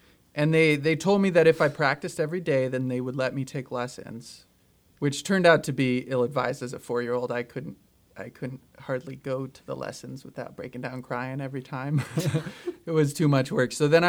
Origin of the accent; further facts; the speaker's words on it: Sonora, California, United States; I grew up in Sonora, and my parents both played, and they would take me out to Colombia to watch people play and to other music festivals